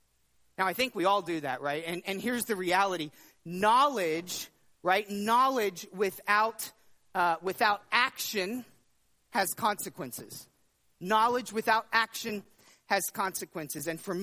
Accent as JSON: {"language": "English", "region": "Texas", "country": "United States", "tie": "born or raised there", "said": "Now, growing up in Texas, I knew this."}